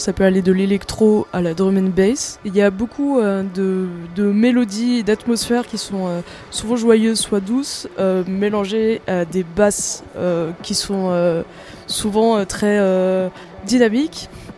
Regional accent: Brest, Brittany, France; now in Le Mans, France; j'habite au Mans mais je viens de Brest.

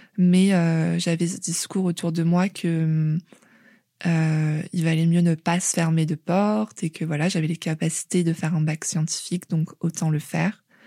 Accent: Nîmes, Occitanie, France; J'ai grandi à Nîmes, dans un quartier résidentiel.

